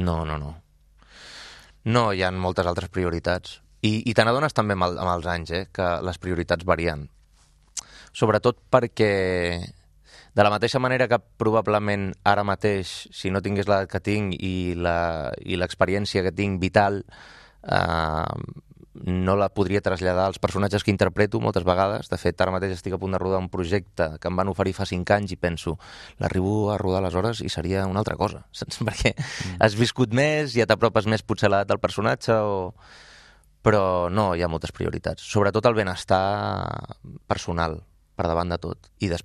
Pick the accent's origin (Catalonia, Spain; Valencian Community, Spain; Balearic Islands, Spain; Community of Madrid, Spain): Catalonia, Spain; Manresa; Pensa que quan jo era petit, a Manresa tenim un dels teatres més importants de Catalunya